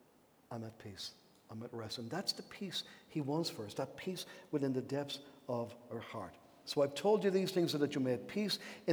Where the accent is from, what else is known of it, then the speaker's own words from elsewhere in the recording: Wexford, Leinster, Ireland; I'm from Wexford. I used to swim in the local river.